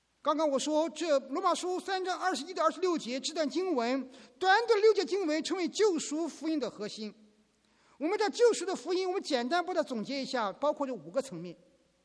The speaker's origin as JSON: {"language": "Chinese", "country": "China", "tie": "born or raised there", "said": "我们都来自于中国大陆，我们都是成长在那种无神论的环境下"}